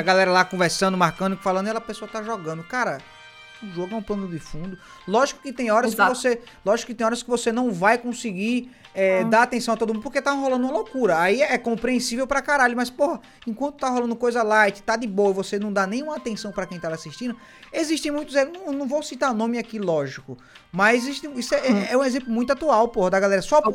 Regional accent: Northeast Region, Brazil; é porque eu sou nordestino, não ter essas linguagens assim abruptas, eu não conheço. Eu peço até desculpa por ser da região que não tem água do Nordeste.

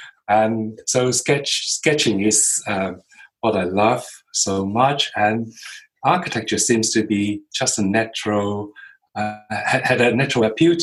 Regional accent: Hong Kong; Well, I grew up in Hong Kong, and I live in urban Hong Kong, concrete boxes

